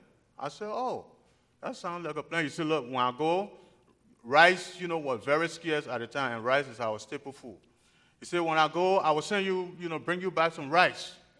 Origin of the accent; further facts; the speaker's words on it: Liberia; I come from Liberia. And as you've heard, or you may have heard, that in Liberia there was civil war for a long time.